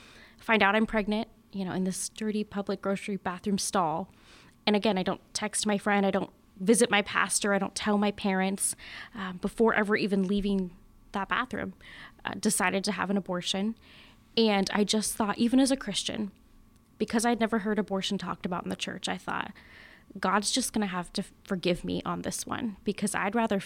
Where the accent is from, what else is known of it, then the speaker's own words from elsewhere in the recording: California, United States; And I always tell people that even though I'm from California, my family was and is very normal.